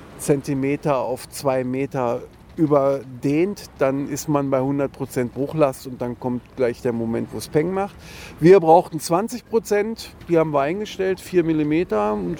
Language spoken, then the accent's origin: German; Berlin, Germany; Man ist ja als Berliner verwöhnt, ohne es zu merken.